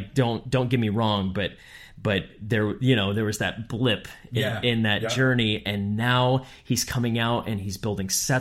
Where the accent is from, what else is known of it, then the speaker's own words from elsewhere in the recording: Midwest, United States; And obviously growing up in the Midwest, that is kind of the way